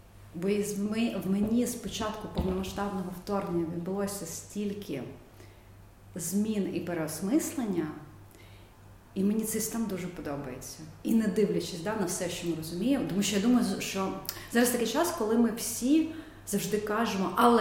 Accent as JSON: {"language": "Ukrainian", "region": "Kyiv", "country": "Ukraine", "said": "Я українка, я киянка"}